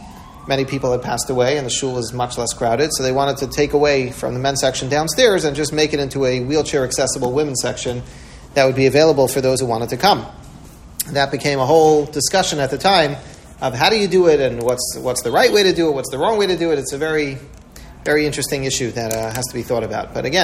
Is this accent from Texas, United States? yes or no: no; Washington Heights, New York, United States; I remember when I was growing up in Washington Heights, so we used to daven down the block from me.